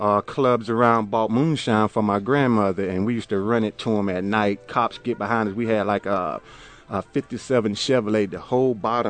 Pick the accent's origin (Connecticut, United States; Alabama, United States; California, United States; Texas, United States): Alabama, United States; Andalusia; No, I grew up in Andalusia, Alabama, but, you know, that's my grandmother had a farm. I'm like a farm boy.